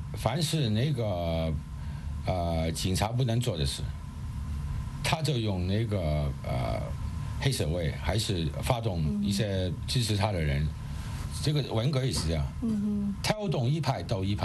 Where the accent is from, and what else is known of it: Hong Kong